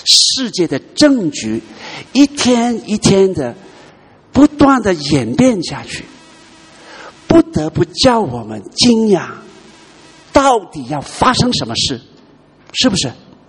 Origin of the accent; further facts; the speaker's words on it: China; 今天是我们中国人可以站起来